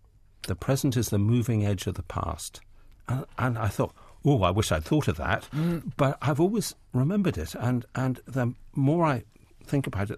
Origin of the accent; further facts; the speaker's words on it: London, United Kingdom; born there; also born or lived in Malaysia / England / Hong Kong; So when I was born, I was born in London, but then we moved to Malaysia, then we moved to England, then we moved to Hong Kong.